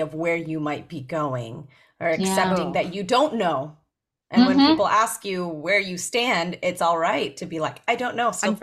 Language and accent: English; India; I say that being Indian, coming from an Eastern background, it's new to us in the Western world as far as what's accepted.